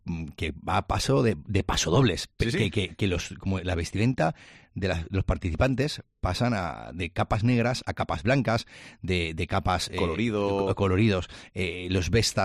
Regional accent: Valencian Community, Spain; creo que como valenciano, como decías tú, no debes de perder la oportunidad

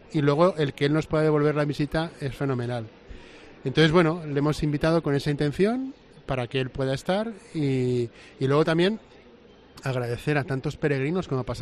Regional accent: Zaragoza, Aragon, Spain; los que somos de Zaragoza parece que estuviéramos casi acostumbrados, ¿no? Desde pequeñitos nos han enseñado que hay que ir a ver a la Virgen

